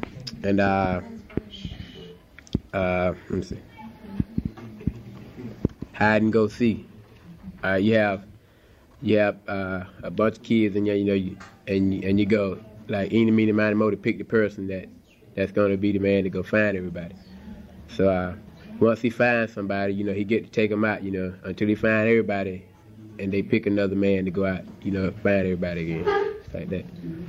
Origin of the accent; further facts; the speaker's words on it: Jasper, Florida, United States; Jasper, Florida.